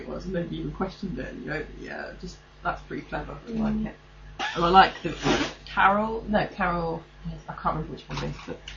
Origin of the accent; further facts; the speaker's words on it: London, United Kingdom; We're obviously from North London, so we wouldn't know